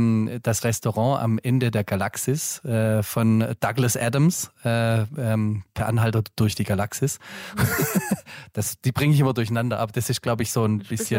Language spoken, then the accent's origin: German; Baden-Württemberg, Germany; als Schwabe